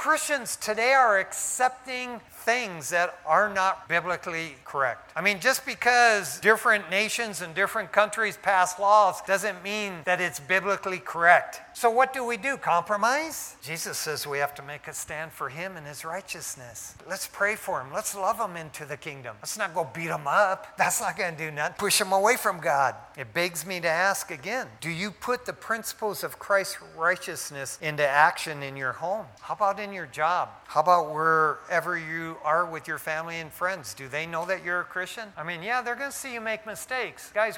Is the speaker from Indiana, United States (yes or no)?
no; East Detroit, Michigan, United States; I was born and raised in East Detroit, Michigan. Grew up in Detroit.